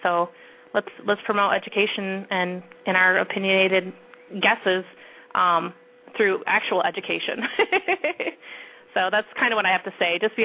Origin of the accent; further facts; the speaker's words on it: Janesville, Wisconsin, United States; Hi, everyone. I'm from Janesville.